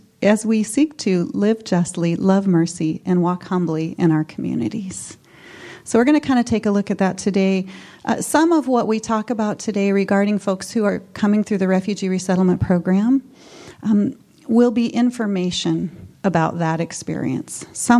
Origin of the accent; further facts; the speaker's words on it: Boise, Idaho, United States; So we're from Boise, Idaho, and Mama Yvette and I, we do quite a bit of different types of work there together.